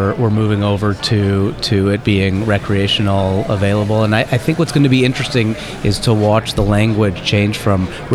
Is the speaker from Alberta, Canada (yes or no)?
no; Toronto, Ontario, Canada; East Coast, up in Canada, in Toronto.